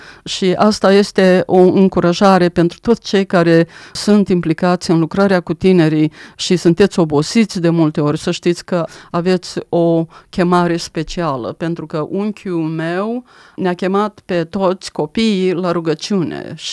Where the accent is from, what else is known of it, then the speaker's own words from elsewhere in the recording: Mlenăuți, Botoșani County, Romania; În județul Botoșani, în satul Mlenăuți, am iubit foarte mult, am avut o copilărie extraordinar de binecuvântată.